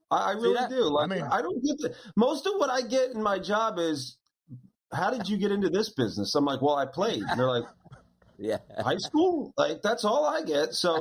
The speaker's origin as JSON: {"language": "English", "region": "New Jersey", "country": "United States", "said": "And the fact that anybody even knows I'm from South Jersey, that just makes it even better."}